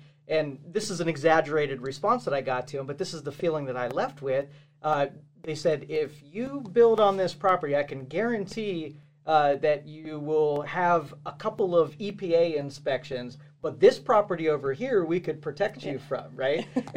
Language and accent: English; Girard, Ohio, United States; Like I grew up in Girard.